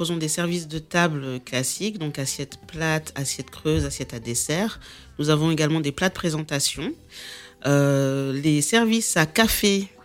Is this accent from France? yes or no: yes; Lyon, Auvergne-Rhône-Alpes, France; Donc, en fait, moi, effectivement, je suis lyonnaise.